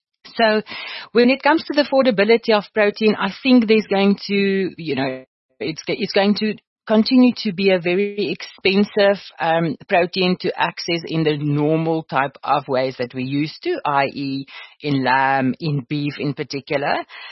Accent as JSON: {"language": "English", "region": "Limpopo", "country": "South Africa", "tie": "born or raised there", "said": "Now, I grew up in Limpopo and on a farm"}